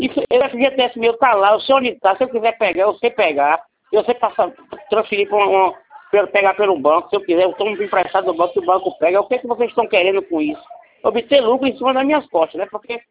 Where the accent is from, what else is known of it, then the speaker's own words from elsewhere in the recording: Ceará, Brazil; now in Feira de Santana, Brazil; É, eu sou cearense, agora moro em Feira.